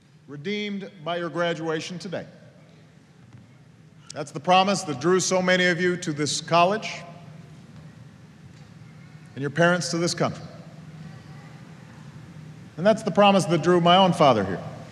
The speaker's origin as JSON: {"language": "English", "region": "Hawaii", "country": "United States", "tie": "born or raised there", "said": "And one of my earliest memories from growing up in Hawaii is of sitting on my grandfather's shoulders to see the astronauts from one of the Apollo space missions come ashore after a successful splashdown."}